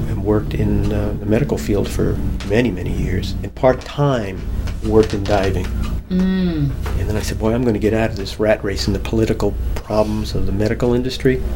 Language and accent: English; New York, United States; New York. Long Island, New York.